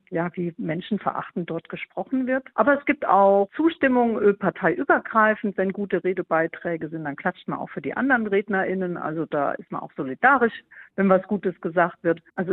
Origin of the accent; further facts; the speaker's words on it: Hilchenbach, North Rhine-Westphalia, Germany; Insbesondere lag mir erstmal Hilschenbach am Herzen, meine Heimat sozusagen, meine Herkunft.